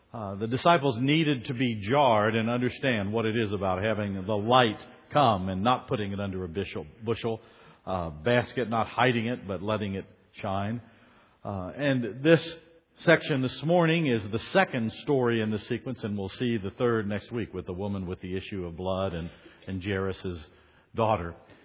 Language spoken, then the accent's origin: English; Harrisonburg, Virginia, United States; If they know America very well, I might say I'm from Virginia. If they know Virginia a little bit better, I might say I'm from the Valley. But if they know the Valley really well, I might say I'm from Harrisonburg.